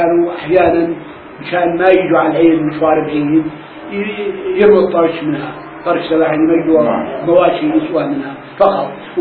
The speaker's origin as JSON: {"language": "Arabic", "town": "Kafr Kanna", "region": "Northern District", "country": "Israel", "tie": "born or raised there", "moved": "yes", "said": "ما كان في كهرباء نهائيا بكل البلد، وطلعنا من فلسطين ب 48 وما في كهرباء مو بس بلدنا، بكل القرى ما كان فيه كهرباء."}